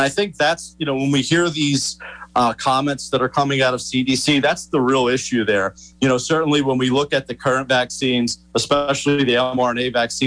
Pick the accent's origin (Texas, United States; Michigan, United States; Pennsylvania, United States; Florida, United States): Pennsylvania, United States; Philadelphia; I'm in the Washington area, so that's a touchy subject. I'm from Philadelphia, so I'm a Phillies guy.